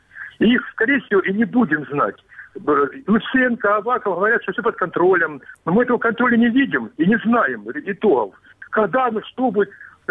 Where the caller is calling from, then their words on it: Kramatorsk, Donetsk Oblast, Ukraine; Краматорск.